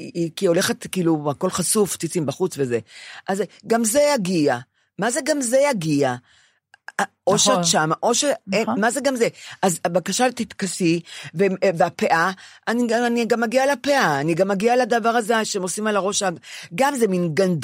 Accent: Bnei Brak, Tel Aviv District, Israel; כשאני גדלתי בבני ברק, אף אחד לא השוויץ בכלום.

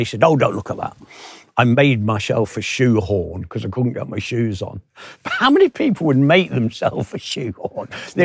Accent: Nottingham, East Midlands, United Kingdom; the Beeston Camera Club, which is just outside of my hometown in Nottingham.

